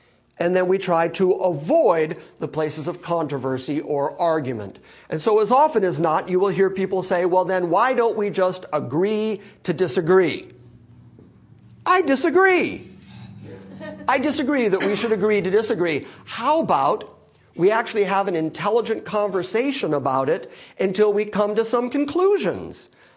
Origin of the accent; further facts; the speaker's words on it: Ireland; because I'm Irish.